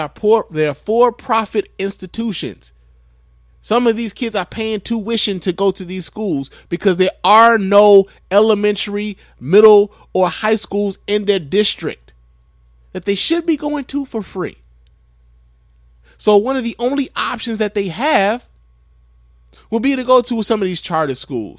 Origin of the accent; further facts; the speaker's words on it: Michigan, United States; I'm from Michigan. I am familiar with the policies of Betsy DeVos because Betsy DeVos's policies have had a massive effect here in the state of Michigan.